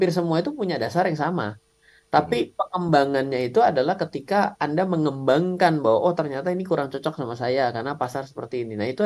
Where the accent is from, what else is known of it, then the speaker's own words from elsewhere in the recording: Indonesia; kita datangnya dari Indonesia sendiri kan.